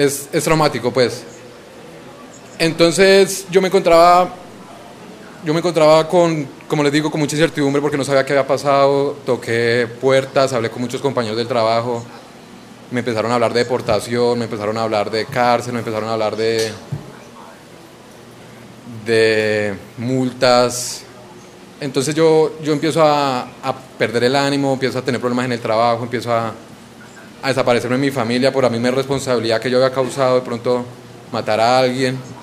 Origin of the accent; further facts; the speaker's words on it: Colombia; colombiano